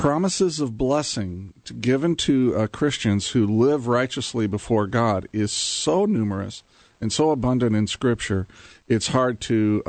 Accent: Indiana, United States; and I'm from Indiana, too, so I can get into that Southern part pretty quick.

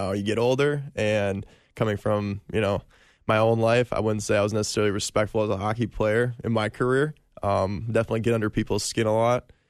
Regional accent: Osceola, Wisconsin, United States; Well, I grew up in Osceola, Wisconsin, just a little town across the border there.

